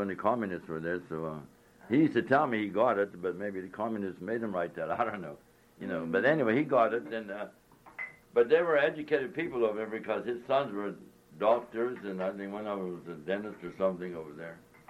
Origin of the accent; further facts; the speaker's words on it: West Trenum, United States; born there; I was born in West Trenum, 1924.